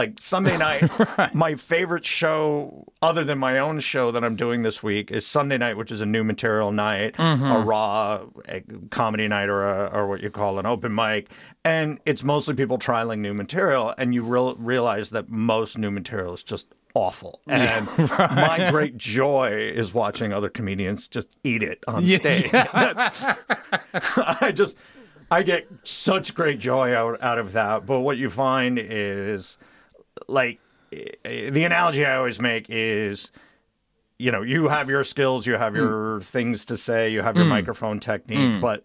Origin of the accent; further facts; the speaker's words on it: Schenectady, New York, United States; I grew up in Schenectady, New York, like upstate suburban.